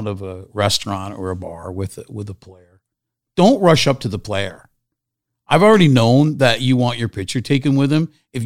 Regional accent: Canada; I maybe because it's I'm a Canadian thing and stuff like

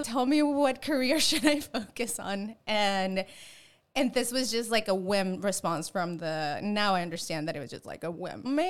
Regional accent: Tijuana, Baja California, Mexico; So I grew up in Tijuana in Mexico. That's where I went to school. That's where all my family is. This little border town.

